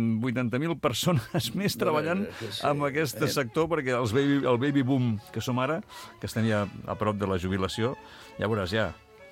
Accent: Catalonia, Spain; vilafranquines i catalans com nosaltres

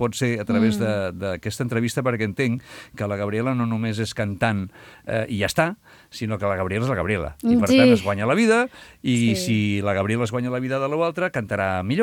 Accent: Sant Quintí de Mediona, Catalonia, Spain; Ho dic perquè jo sóc de Sant Quintí, també, mm-hmm, i, per tant, com a pobles petits, tots són molt importants.

